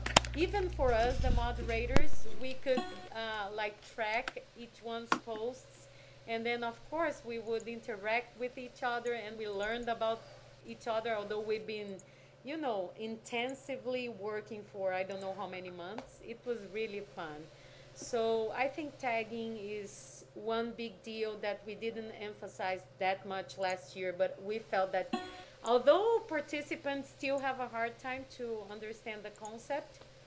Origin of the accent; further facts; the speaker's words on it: Brazil; I'm from Brazil